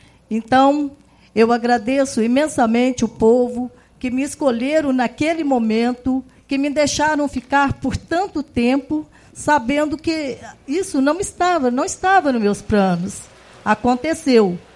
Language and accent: Portuguese; Durandé, Minas Gerais, Brazil; born there; a minha família já é de Martins Soares. Eu sou nascida em Durandé, mas fui registrada aqui.